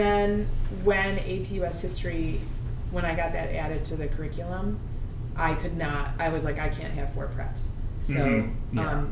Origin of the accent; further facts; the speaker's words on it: Canton, Michigan, United States; born or raised there; also born or lived in Southfield / Westland